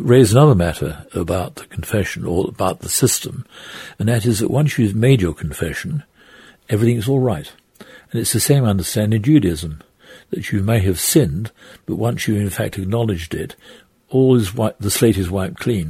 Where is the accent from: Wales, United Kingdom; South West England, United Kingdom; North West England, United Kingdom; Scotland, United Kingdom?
South West England, United Kingdom; I grew up in Dorset and I was schooled in Shaftesbury.